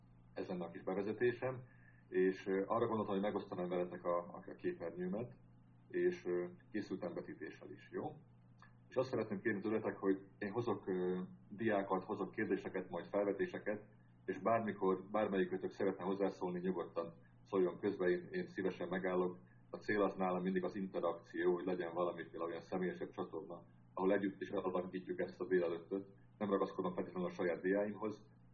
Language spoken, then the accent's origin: Hungarian; Pécs, Baranya, Hungary; now in Nágocs, Hungary; Nem innen származunk, hanem pécsiek vagyunk mind a ketten, Boglárka is és én is. Azért költöztünk ide 12 évvel ezelőtt